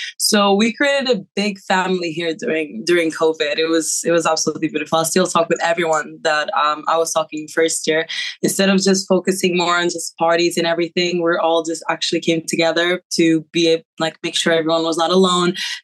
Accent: Portugal; English is a second language; now in Brno, Czechia; I'm 23 years old and I'm from Portugal originally. I'm currently studying in Brno University.

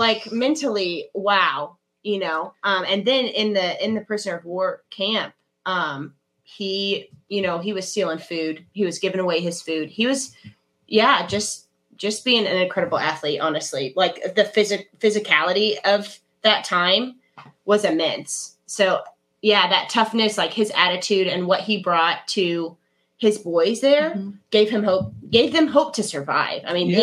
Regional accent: Kansas, United States; So, yes, I am from Kansas.

